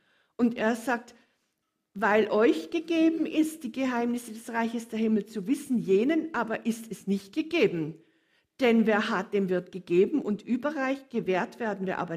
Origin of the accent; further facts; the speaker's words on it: Munich, Bavaria, Germany; also ich bin in München völlig ohne Fasnacht aufgewachsen.